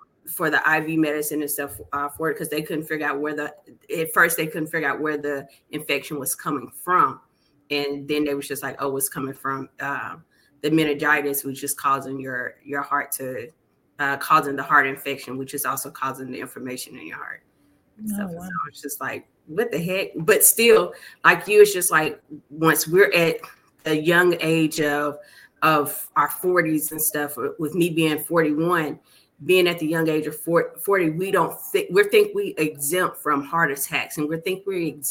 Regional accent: Alabama, United States; I'm from Alabama

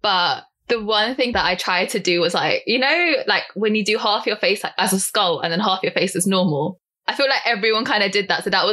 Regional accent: London, United Kingdom; Because being a Londoner, I feel like sometimes I take the city for granted and I don't explore as much as I would like to.

